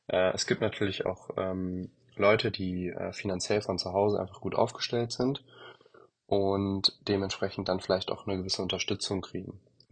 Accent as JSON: {"language": "German", "town": "Hanover", "region": "Lower Saxony", "country": "Germany", "said": "ich bin eigentlich aus Hannover und da wollte ich eigentlich auch studieren."}